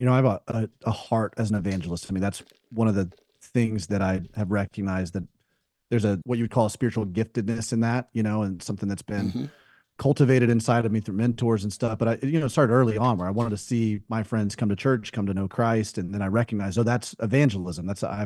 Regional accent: Birmingham, Alabama, United States; So in the South, I grew up in the South, Birmingham, Alabama. And in the South, they would do these like alternatives to haunted houses during Halloween.

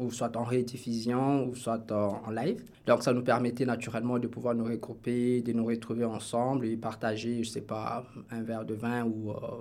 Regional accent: Kinshasa, DR Congo; parce que je suis natif de Kinshasa, de la capitale du Congo.

